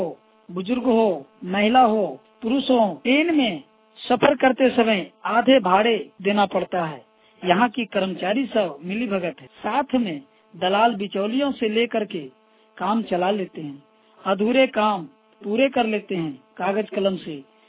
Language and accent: Hindi; Rajdhanwar, Jharkhand, India; ग्राम कारुड़ी, post कोरखार, थाना राजधनवार, जिला गिरिडीह के रहने वाला हूँ।